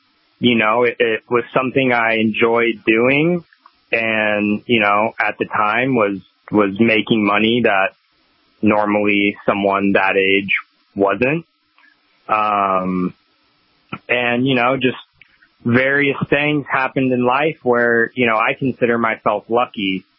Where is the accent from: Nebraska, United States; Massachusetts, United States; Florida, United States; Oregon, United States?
Oregon, United States; Gresham; born or raised there